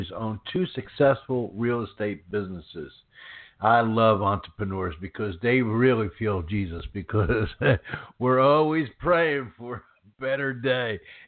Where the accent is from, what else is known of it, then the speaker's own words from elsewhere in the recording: Norristown, Pennsylvania, United States; I grew up in Norristown, Pennsylvania, by King of Prussia